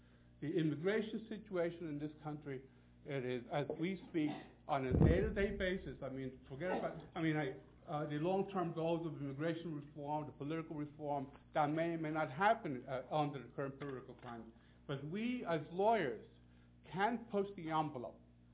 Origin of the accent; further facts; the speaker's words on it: Puerto Rico; now in United States; I came from here from Puerto Rico in 1957 because we couldn't eat there. And then I could, you know, here, I'm a Vietnam veteran